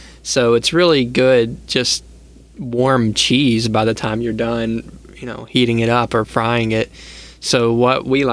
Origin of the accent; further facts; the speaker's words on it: Atlanta, Georgia, United States; Like, I never grew up saying I'm from Atlanta, GA, but that seems to be pretty normal up here.